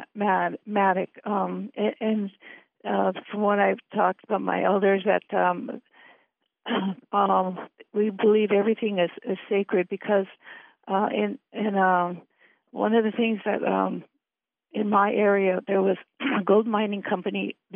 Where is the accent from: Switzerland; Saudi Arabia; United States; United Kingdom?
United States; Yakutat, Alaska; Quashk is an actual place in my community. It's the site of the humpback salmon creek from Yakutat.